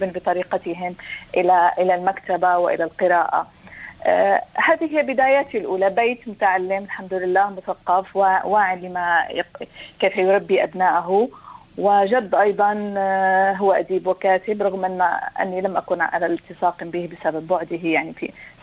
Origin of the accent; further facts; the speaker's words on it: Syria; بالنسبة لي كسورية طبعا كانت في بلادي في سوريا وفي بيتي السوري البيت المعروف دائما البيت السوري المعروف دائما بالأدب وبالثقافة